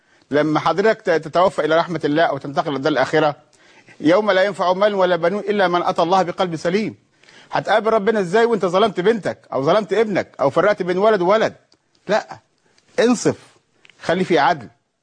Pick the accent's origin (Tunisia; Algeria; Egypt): Egypt; Upper Egypt; عندنا في الصعيد برضو ما زالت هذه مشكلة موجودة. أنا بقول من الصعيد عشان أنا من الصعيد ولامس المشكلة دي.